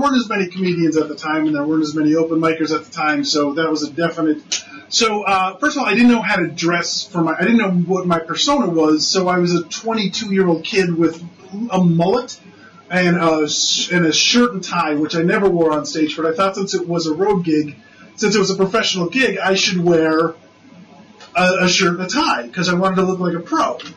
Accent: North Dakota, United States; And I don't remember thinking they were hicks or rednecks, because I'm from North Dakota, so you can't

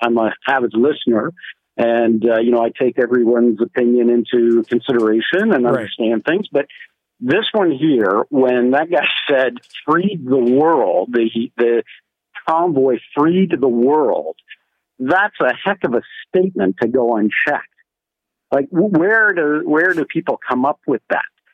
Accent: Canada; that's just embarrassing mm-hmm. as a Canadian.

